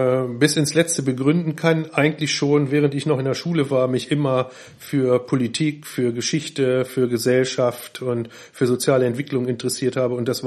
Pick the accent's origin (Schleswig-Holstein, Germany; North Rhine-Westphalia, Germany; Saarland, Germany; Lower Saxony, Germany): Lower Saxony, Germany; Braunschweig; also born or lived in Hannover; now in Bremen, Germany; Ich komme ursprünglich nicht aus Bremen, sondern aus Braunschweig. Da bin ich aufgewachsen, bis ich 20 war. Und als ich dann studieren wollte, bin ich nach Hannover gegangen.